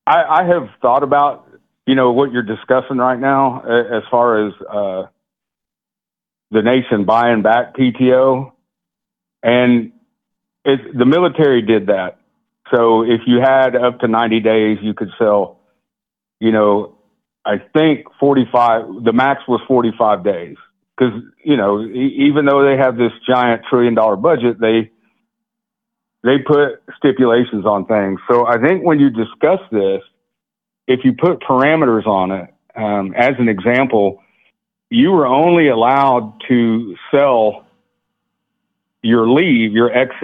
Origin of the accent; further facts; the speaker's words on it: Lincoln, Nebraska, United States; born there; Well, I was born in Lincoln, Nebraska.